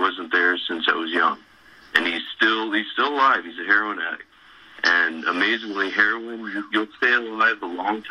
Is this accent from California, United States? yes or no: yes; Santa Cruz, California, United States; because I grew up in Santa Cruz